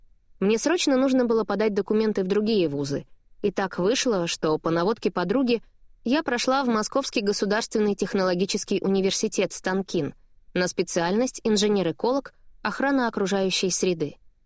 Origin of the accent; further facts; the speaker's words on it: Moscow, Russia; moved away as an adult; now in Los Angeles, United States; И вот уже 6 лет я живу в солнечном городе Лос-Анджелесе, штат Калифорния. Переехала я из Москвы, в которой родилась и прожила полных 28 лет.